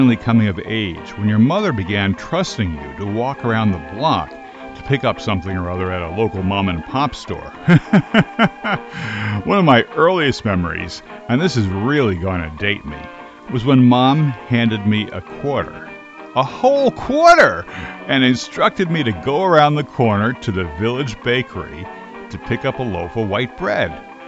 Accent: Linden, New Jersey, United States; way back when I was a teenager in my hometown, Linden, New Jersey. Those were the days when the neighborhood was still semi-rural, with a dairy farm one block away.

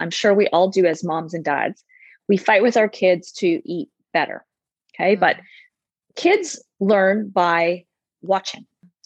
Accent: Toronto, Ontario, Canada; also born or lived in Oakville; I've pretty much lived in Toronto my whole life, although I was born in Oakville, which is kind of a suburb outside of Toronto.

